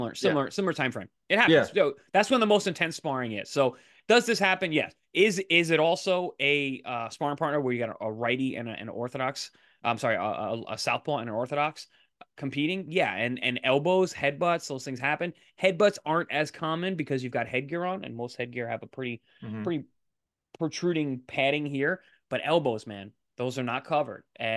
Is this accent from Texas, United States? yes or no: no; New York, United States; I came up from New York and we spar hard.